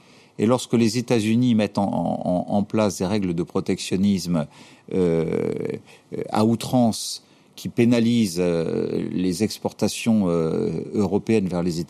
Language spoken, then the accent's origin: French; France